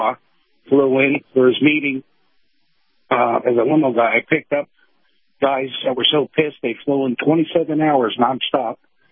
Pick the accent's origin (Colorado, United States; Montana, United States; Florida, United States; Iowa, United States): Florida, United States; Tampa; I'm from Tampa.